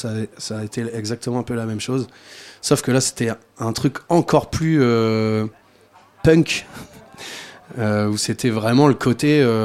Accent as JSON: {"language": "French", "region": "Hauts-de-France", "country": "France", "said": "moi je suis pas un gars, du coin. J'arrive du nord de la France, je suis un ch'ti. Et la tradition là-bas, c'est les harmonies municipales."}